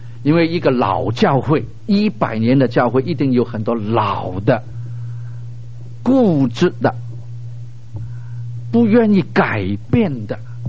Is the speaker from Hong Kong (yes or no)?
yes; Hong Kong; now in United States; 从香港，我是从香港来美国啊